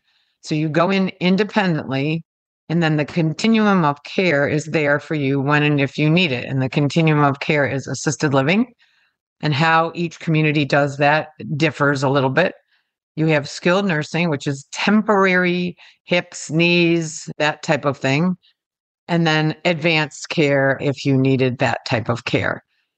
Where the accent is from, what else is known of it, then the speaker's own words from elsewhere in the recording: Detroit, Michigan, United States; moved away as an adult; now in Naples, United States; So I've been here for 48 years. I came from Detroit, Michigan, to visit my grandfather, who retired here after a successful career as a car dealer